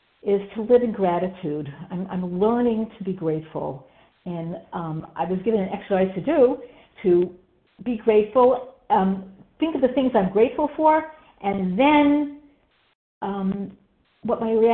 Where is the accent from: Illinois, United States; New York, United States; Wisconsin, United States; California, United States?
Illinois, United States; Chicago; I'm from Illinois, Chicago, and I'm very grateful to be here today